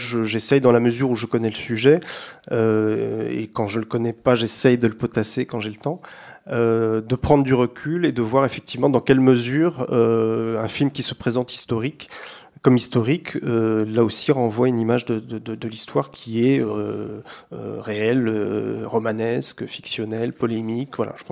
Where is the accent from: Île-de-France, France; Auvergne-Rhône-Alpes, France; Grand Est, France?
Île-de-France, France; Versailles; born there; Je suis né à Versailles